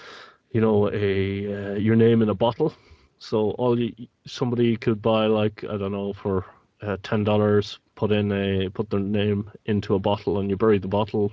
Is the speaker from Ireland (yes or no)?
yes; Ireland; moved away; I come from Ireland originally